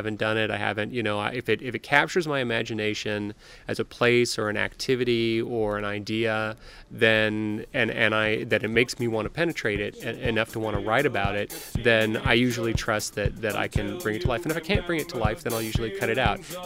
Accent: Livermore, California, United States; I grew up in that area. I grew up in Livermore, actually, in the suburbs outside of Oakland, well outside of Oakland.

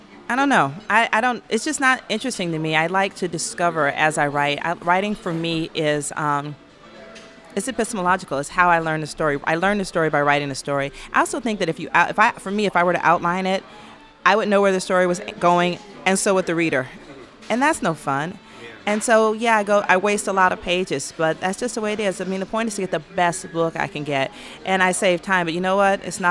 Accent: Atlanta, Georgia, United States; I would say almost everything I write, Dr. King keeps coming back. I'm from Atlanta. That's Dr. King's hometown.

